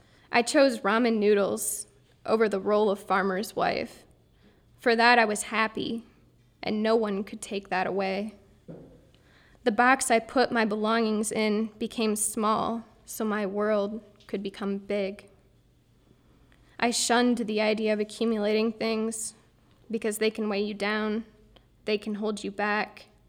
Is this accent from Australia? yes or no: no; Midwest, United States; In my hometown, I was surrounded by relative comfort, found in the stuff and things of Midwestern mediocrity.